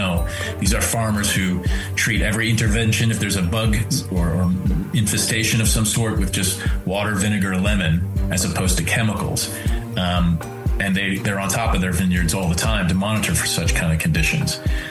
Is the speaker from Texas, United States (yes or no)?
yes; Dallas, Texas, United States; also born or lived in Buffalo / Toulon; I was born in Buffalo, New York, but I am from two places where I learned how to drive. One was in Dallas, Texas, and the other one was in Provence, France, in a town called Toulon